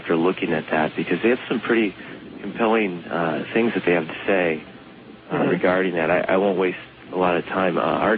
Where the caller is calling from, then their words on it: Minneapolis, Minnesota, United States; from Minneapolis, Minnesota.